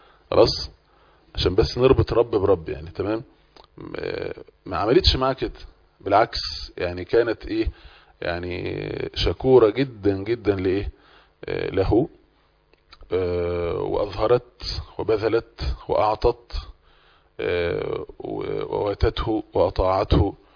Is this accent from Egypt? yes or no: yes; Egypt; ما عندناش خيول كتير او ما عندناش ابل كتير كمصريين